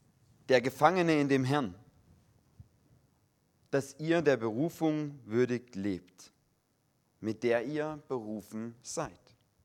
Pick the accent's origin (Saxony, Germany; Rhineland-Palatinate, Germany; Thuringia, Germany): Saxony, Germany; accent: Saxon; now in Switzerland; Ich komme aus Deutschland, wie man vielleicht ungleich hört. Also ich werde hier keine schweizerdeutsche Predigt halten, sondern schön in Hochdeutsch, probiere jedenfalls mein Bestes, weil mein Ursprungsdialekt eher sächsisch ist